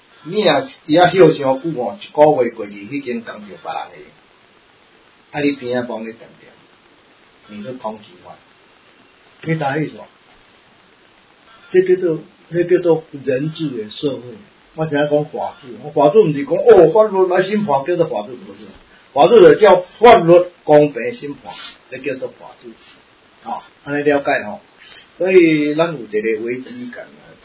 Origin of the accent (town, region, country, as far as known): Taiwan